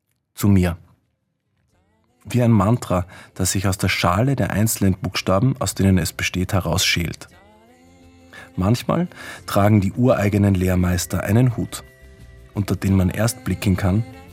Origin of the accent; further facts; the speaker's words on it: Innsbruck, Tyrol, Austria; Ich komme aus Innsbruck.